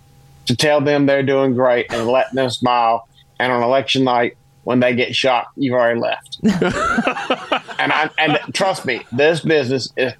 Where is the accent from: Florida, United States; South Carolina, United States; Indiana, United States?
South Carolina, United States; And, you know, I grew up in South Carolina, so we always watched Jesse Helms.